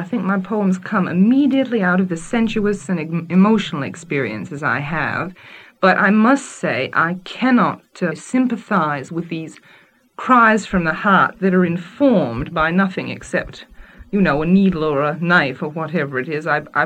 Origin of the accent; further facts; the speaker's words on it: United States; accent: American; now in United Kingdom; I'm an American. I'm afraid I'm an American. My accent's American. My way of talk is an American way of talk. I'm an old-fashioned American. That's probably one of the reasons why I'm in England now and why I always stay in England.